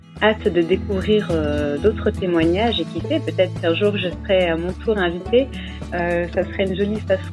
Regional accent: northeast, France; j'ai 33 ans, je suis originaire du nord-est de la France où je prépare mon expatriation en famille aux États-Unis et plus précisément en Floride

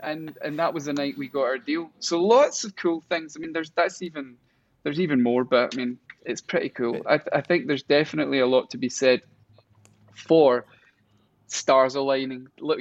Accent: Stafford, West Midlands, United Kingdom; born there; And I was born in Stafford.

